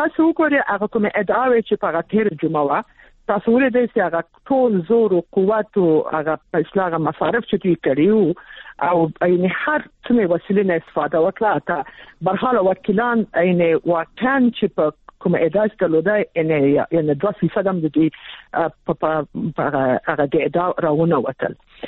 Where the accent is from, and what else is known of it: Kabul, Afghanistan